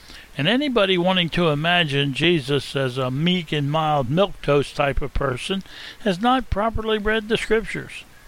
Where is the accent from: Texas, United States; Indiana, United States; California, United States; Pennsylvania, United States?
Pennsylvania, United States; Harrisburg; Now, most of you know that I'm originally from the Harrisburg area of Pennsylvania.